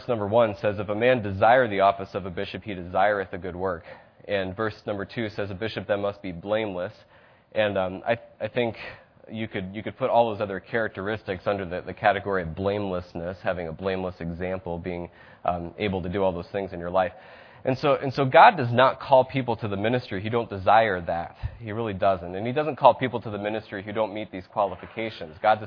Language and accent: English; Pennsylvania, United States; this was true in the church that I grew up in Pennsylvania